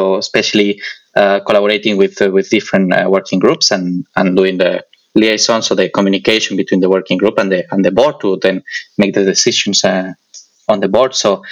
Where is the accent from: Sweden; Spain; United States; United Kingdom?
Spain; I'm from Spain, and Spain doesn't have an organized community.